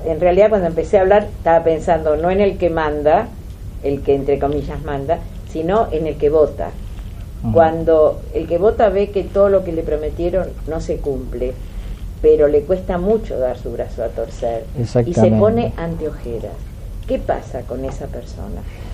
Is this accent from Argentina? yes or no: yes; Argentina; Eso es lo que me preocupa porque soy argentina, quiero a mi país